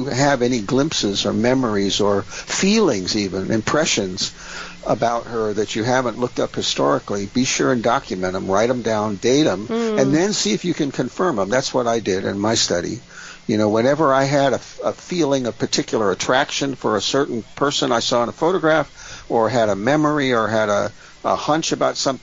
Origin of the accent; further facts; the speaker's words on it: Miami, Florida, United States; now in Maine, United States; Yeah, I've moved here. I live in Maine. As a child, growing up in Miami, I always wanted to see the rocky coast of Maine.